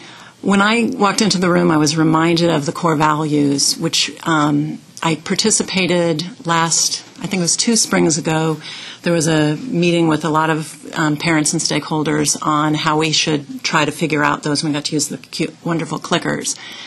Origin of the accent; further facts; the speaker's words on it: Eugene, Oregon, United States; I grew up in Eugene, went to Meadowlark, Cal Young, Sheldon.